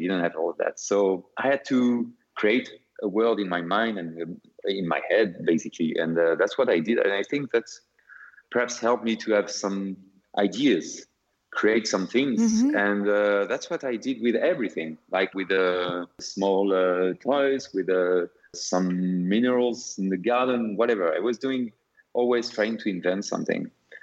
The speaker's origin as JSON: {"language": "English", "region": "Brittany", "country": "France", "tie": "born or raised there", "also_born_or_lived": "Paris", "said": "I grew up in the north of Brittany, in Finisterre North, which is a beautiful area, very wide, beautiful coast. And I grew up there during 11 years."}